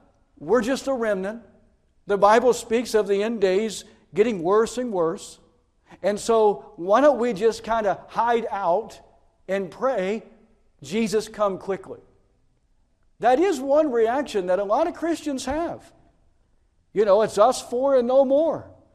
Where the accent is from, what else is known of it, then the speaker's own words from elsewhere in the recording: Tennessee, United States; I'm from Tennessee, so forgive me. It ain't getting any better. I told my wife, I said, if I start speaking Southern, please tell me. I'm a Yankee.